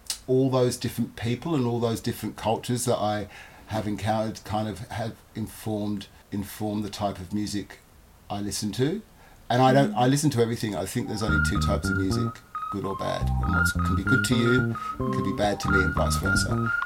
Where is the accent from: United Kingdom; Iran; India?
United Kingdom; London; But also having two cultures growing up in England, that, especially London, because I can't speak for the rest of England because I didn't grow up there. There was a real melting pot of cultures and peoples.